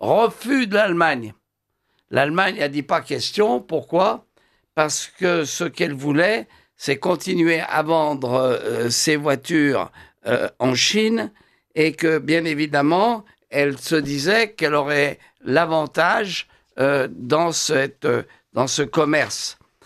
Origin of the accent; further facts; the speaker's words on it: France; parler du couple franco-allemand chez nous, en France, c'est une illusion.